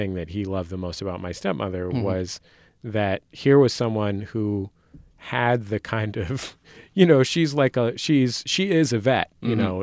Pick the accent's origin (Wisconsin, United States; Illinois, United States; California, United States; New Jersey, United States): California, United States; San Francisco; I grew up in San Francisco